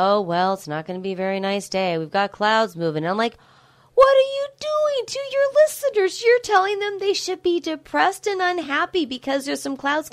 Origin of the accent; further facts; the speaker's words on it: California, United States; I'm from California.